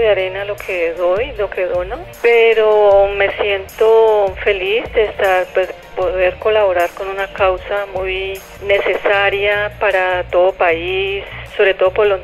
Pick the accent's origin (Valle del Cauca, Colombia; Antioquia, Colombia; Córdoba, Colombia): Valle del Cauca, Colombia; Cali; de la ciudad de Cali.